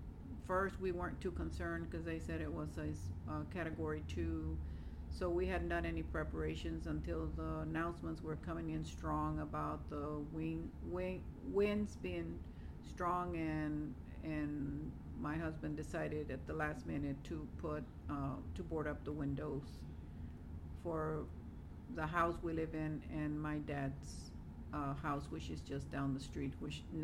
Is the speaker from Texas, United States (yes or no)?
yes; Gregory, Texas, United States; I am from Gregory, Texas.